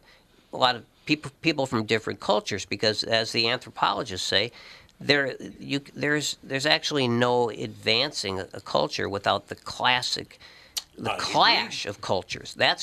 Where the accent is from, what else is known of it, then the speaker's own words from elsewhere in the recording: Saint Paul, Minnesota, United States; I mean, I grew up on Cretan Avenue in St. Paul, and I like to tell the story just because it was Cretan Avenue, you know.